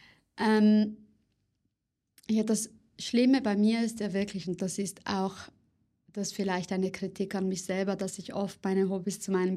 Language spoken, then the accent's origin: German; Zurich, Switzerland; ich lebe sehr gerne in Zürich, ist ja meine Heimatstadt.